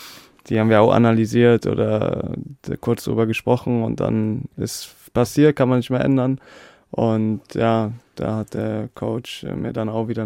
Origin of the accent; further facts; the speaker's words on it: Düsseldorf, North Rhine-Westphalia, Germany; Und vor Gladbach war ich in einem kleineren Verein bei uns in Unterrad in Düsseldorf.